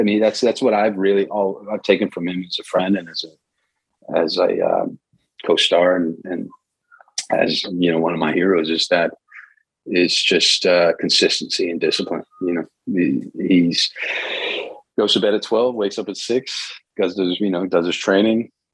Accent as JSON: {"language": "English", "town": "Austin", "region": "Texas", "country": "United States", "tie": "born or raised there", "said": "You know, I grew up in Texas. I was from Austin, Texas."}